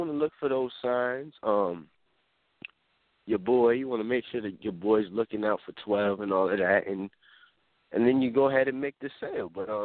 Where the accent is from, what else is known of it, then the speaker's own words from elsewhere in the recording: Queens, New York, United States; I'm from New York, my nigga. I'm from Queens.